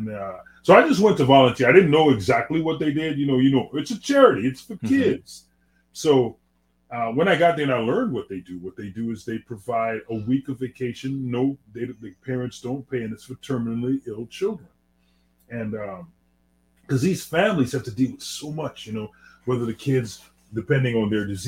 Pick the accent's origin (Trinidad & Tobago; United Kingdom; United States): Trinidad & Tobago; I'm from Trinidad and Tobago, right? So I have I'm a resident alien.